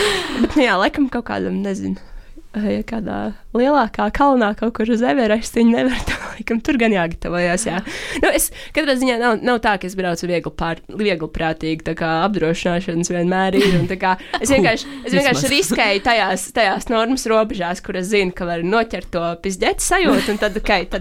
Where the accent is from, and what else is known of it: Portugal; Latvian is a second language